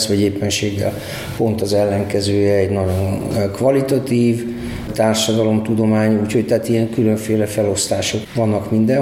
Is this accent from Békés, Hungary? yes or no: no; Budapest, Hungary; ott a Rákos Csabán, csak vagy mondja utca környékén, ahol felnőttem